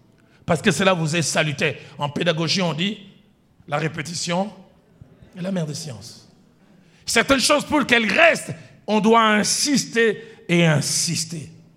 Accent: Kinshasa, DR Congo; comme les femmes chez nous à Kinshasa.

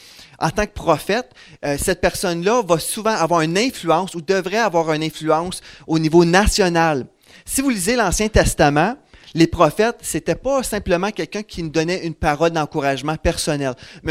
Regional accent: Canada; J'habite à Bromont, au Québec, au Canada, je suis Canadien

